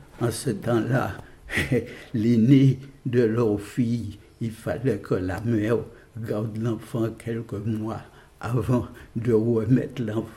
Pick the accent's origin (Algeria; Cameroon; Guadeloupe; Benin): Guadeloupe; Saint-Claude; born there; Je suis né le 16-10-33 à Mourin-Saint-Claude, section de Mourin.